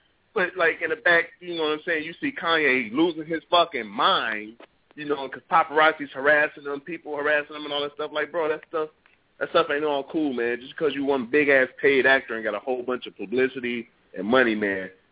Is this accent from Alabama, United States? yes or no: no; Detroit, Michigan, United States; also born or lived in Cook County, Illinois; I was born in Cook County, Illinois, raised in Detroit, Michigan, man.